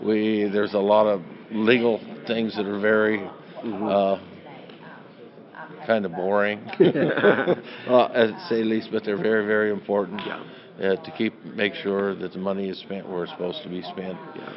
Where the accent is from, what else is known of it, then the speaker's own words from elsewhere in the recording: Ohio, United States; Well, I'm from Northeast Ohio. I'm a dairyman, and we milk cows.